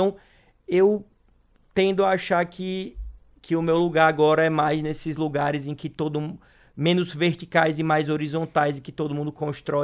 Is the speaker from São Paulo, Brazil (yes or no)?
no; Aracaju, Sergipe, Brazil; moved away; Eu sou de Aracaju, Sergipe, o menor estado do Brasil. E quando eu saí de lá, não saberia que eu ia chegar onde eu cheguei.